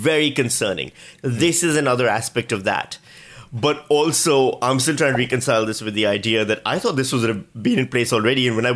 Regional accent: Pakistan; I come from Pakistan where voter ID is standard.

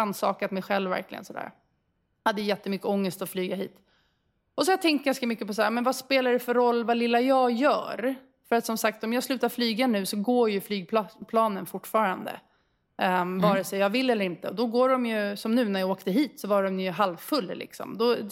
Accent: Sweden; now in Indonesia; Jag var ju hemma i Sverige ju och jobbade lite. Och då bodde jag hos min kompis.

